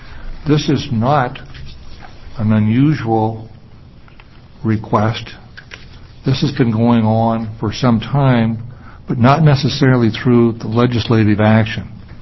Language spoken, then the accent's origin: English; Portland, Oregon, United States; I'm an attorney from Portland